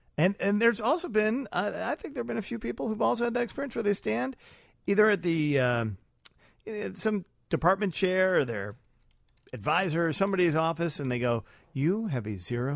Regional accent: Chicago, Illinois, United States; I think as a Chicagoan, you're required to see the Blues Brothers.

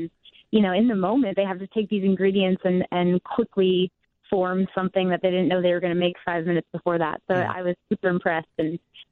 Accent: Evanston, Illinois, United States; But growing up in Evanston in a really diverse neighborhood and with parents that never made me feel like gender was an issue when approaching career

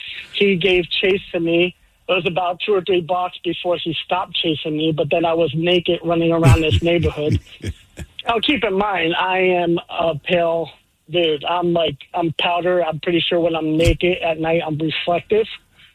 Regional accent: New York, United States; I'm originally from New York.

